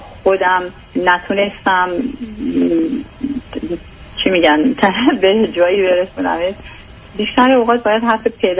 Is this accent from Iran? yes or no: yes; Iran; moved away; ما از ایران اومدیم،